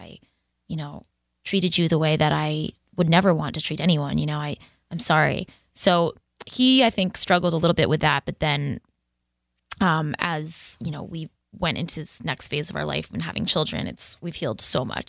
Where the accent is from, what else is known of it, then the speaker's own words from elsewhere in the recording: Boston, Massachusetts, United States; I'm from Boston. I'm very grounded. I'm like a Sox fan.